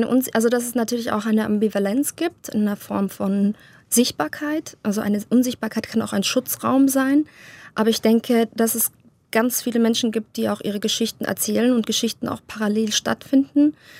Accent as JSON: {"language": "German", "town": "Munich", "region": "Bavaria", "country": "Germany", "tie": "born or raised there", "said": "Ich bin selber in München aufgewachsen"}